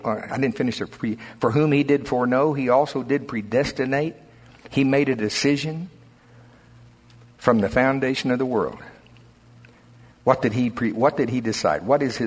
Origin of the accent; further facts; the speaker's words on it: United States; you could just almost guess I'm from Pottawatomie County. Just look at me.